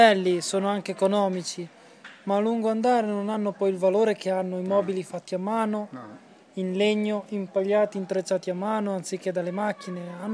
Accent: Tuscany, Italy; vengo dall'Alta Lunigiana

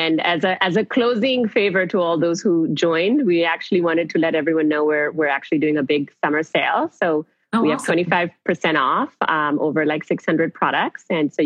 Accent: Pakistan; I'm originally from Pakistan

